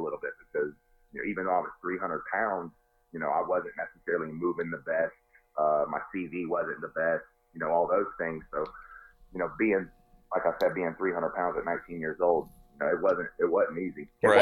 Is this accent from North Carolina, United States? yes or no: yes; North Carolina, United States; Went to one in my home state of North Carolina.